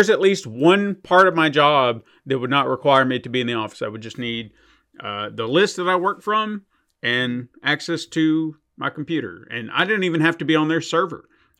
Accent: Watertown, Tennessee, United States; where are you from? Nashville. Mm-hmm. You know, you don't know where the hell Watertown is, and I don't really feel like explaining it to you, so Nashville.

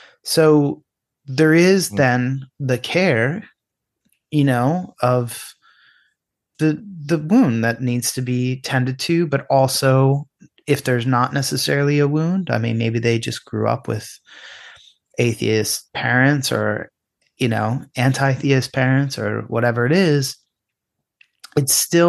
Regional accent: Syria; look, I'm Syrian. So I have the benefit of being like part of, I mean, I'm half Irish as well

